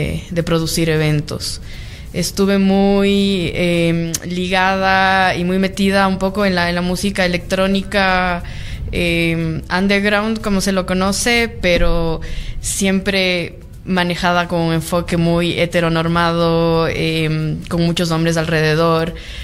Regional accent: Cuenca, Azuay, Ecuador; now in Quito, Ecuador; yo soy fotógrafa, soy de Cuenca, vivo acá en Quito ya casi 12 años.

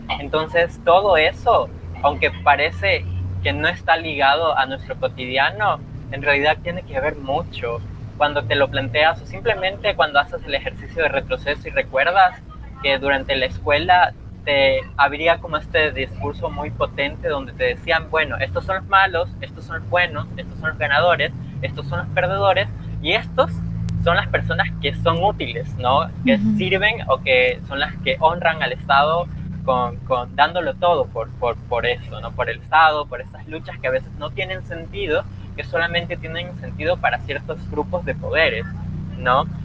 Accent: Manabí, Ecuador; Bueno, como dijiste, soy de Manabí, soy de la costa de Ecuador.

